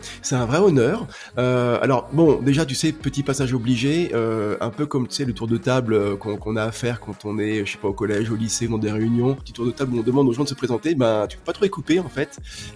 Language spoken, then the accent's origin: French; Roanne, Auvergne-Rhône-Alpes, France; born there; Moi, je suis né à Roanne, Loire 42, bon, c'est pas ouf, hein.